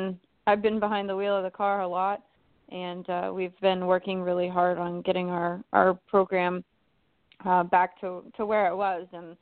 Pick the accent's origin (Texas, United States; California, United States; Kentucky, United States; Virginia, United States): Texas, United States; now in New Orleans, United States; I mean, I grew up in Texas where we have tornadoes a lot. Our shops in Oklahoma where they are all the time. But we don't get them down here in Louisiana.